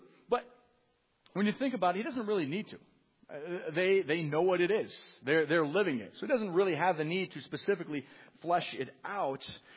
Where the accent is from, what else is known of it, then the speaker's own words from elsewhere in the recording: Massachusetts, United States; Growing up in Massachusetts, you're very aware of Mount Washington